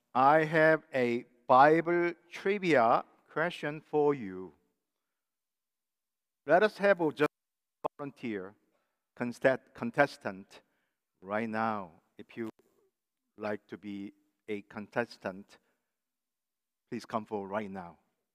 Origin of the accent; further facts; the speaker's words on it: South Korea; When I was growing up in Korea